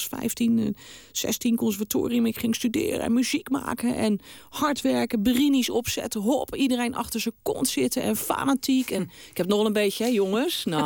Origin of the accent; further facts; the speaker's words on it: Rotterdam, South Holland, Netherlands; van Zuid en ik kom van Noord.